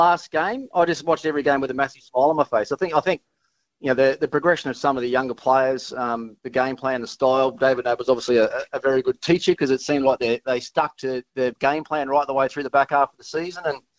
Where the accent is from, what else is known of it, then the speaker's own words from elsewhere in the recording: Launceston, Tasmania, Australia; And I'm probably a little bit biased because that's sort of where I'm from Launceston.